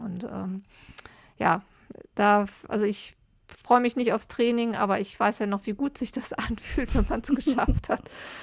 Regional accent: Düsseldorf, North Rhine-Westphalia, Germany; now in Lower Saxony, Germany; Ich komme ja eigentlich aus Düsseldorf ursprünglich, aber dieses Karnevalsgehen ist irgendwie an mir vorbeigegangen, obwohl ich ja jetzt auch in der Nähe einer niedersächsischen Karnevalshochburg lebe.

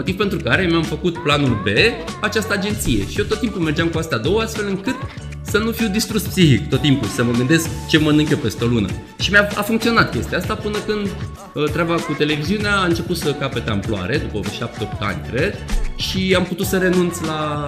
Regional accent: Galați, Galați County, Romania; Vin din Galați, într-o familie, n-aș spune chiar modestă, dar cred că normală.

